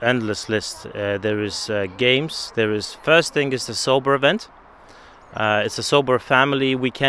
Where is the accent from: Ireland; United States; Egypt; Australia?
Ireland; Dungarvan, County Waterford; I'm from Dungarvan myself, and I work as a carpenter.